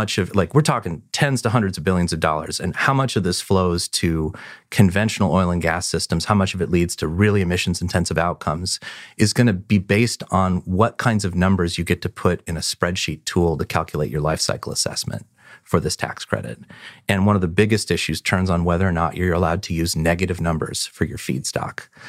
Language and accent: English; California, United States; This actually happens in my home state of California